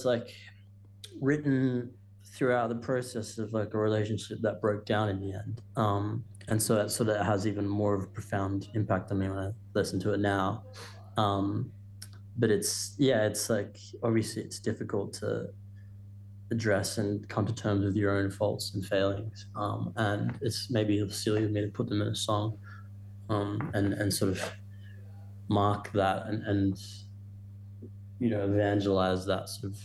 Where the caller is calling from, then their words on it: Los Angeles, California, United States; I'm calling from LA, and actually, I'm just looking out the window.